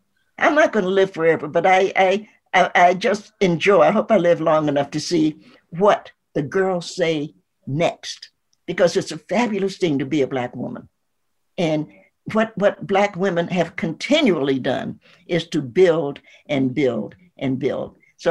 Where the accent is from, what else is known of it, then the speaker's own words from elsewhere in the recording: Ohio, United States; also born or lived in Tennessee; I'm an Ohioan, I grew up in Ohio. I was born in Tennessee